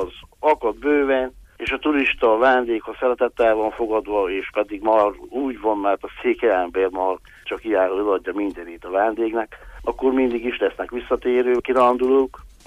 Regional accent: Baraolt, Covasna, Romania; Baróta, ahol születtem, és jelenleg is élek, Erdővidék központja, egy kis mezőváros.

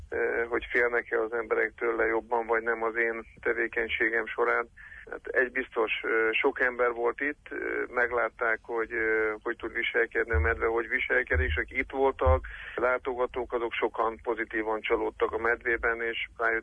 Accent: Hungary; moved away; ugye én magyarországi magyarként költöztem ide, most már harmadik éve élek itt

